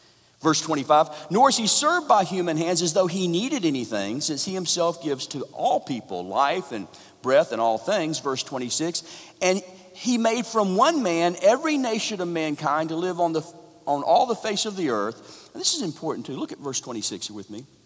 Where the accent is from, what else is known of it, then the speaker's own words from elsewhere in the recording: Jacksonville, Florida, United States; now in Texas, United States; I say that as a Floridian myself. I live in Texas now, but I'm from Jacksonville, Florida.